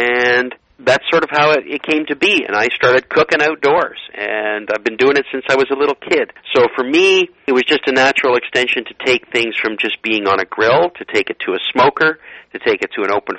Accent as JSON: {"language": "English", "country": "Canada", "said": "I am Canadian, 100% about it."}